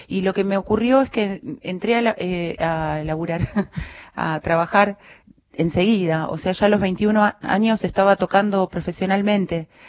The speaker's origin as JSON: {"language": "Spanish", "region": "Buenos Aires", "country": "Argentina", "tie": "born there", "said": "Nací en Paternal."}